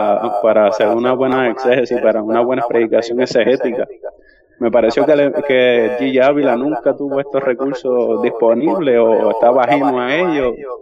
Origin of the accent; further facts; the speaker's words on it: Puerto Rico; Yo soy de Puerto Rico, sí.